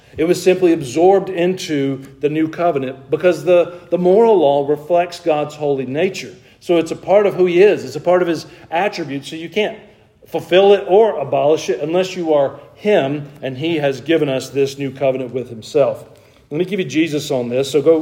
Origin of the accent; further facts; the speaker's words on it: Georgia, United States; Y'all told me in the early class that criminals came from Georgia, and I came from Georgia, and it's starting to come out in me